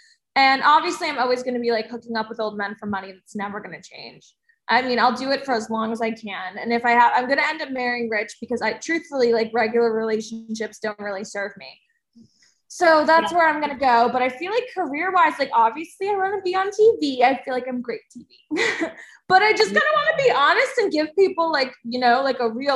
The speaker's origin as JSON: {"language": "English", "region": "New Jersey", "country": "United States", "said": "Because I'm from New Jersey and I'm ratchet."}